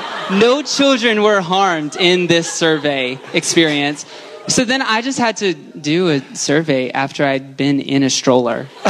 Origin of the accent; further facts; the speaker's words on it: the South, United States; It was really hard because I grew up in the church and I grew up in the South.